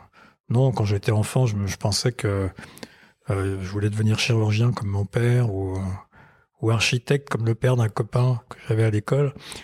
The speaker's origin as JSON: {"language": "French", "town": "Sarcelles", "region": "Île-de-France", "country": "France", "tie": "born or raised there", "also_born_or_lived": "Nanterre / Courbevoie", "said": "je suis né dans la banlieue parisienne, à Nanterre. Après, mes parents habitaient à Courbevoie. Ensuite, à Sarcelles. Qui était une cité toute neuve à l'époque. C'était autour de l'époque de mai 68."}